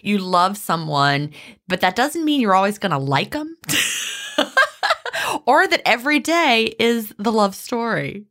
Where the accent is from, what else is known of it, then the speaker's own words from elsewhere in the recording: Virginia, United States; I grew up in Virginia, but I was here for the summer and I got a job waiting tables.